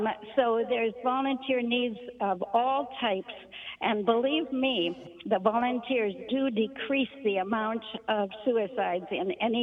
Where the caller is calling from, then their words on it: New York City, New York, United States; I'm calling from the Big Apple